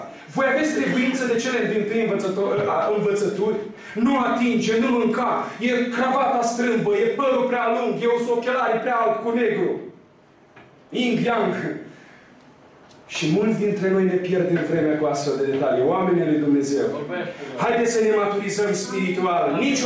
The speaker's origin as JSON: {"language": "Romanian", "country": "Romania", "said": "am venit din România, vă spun sincer că m-am întărit foarte tare. Nu știu cât am reușit să vă întăresc eu, frate slujitor, dar vă spun sincer că eu personal m-am umplut de putere. Abia aștept să mă duc în țară să o consum."}